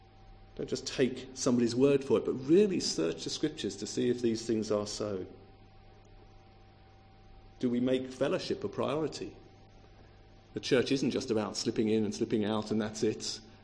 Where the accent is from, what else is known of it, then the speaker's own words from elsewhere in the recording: United Kingdom; We're so British, and even a handshake sometimes feels like we're crowding our space a bit, isn't it?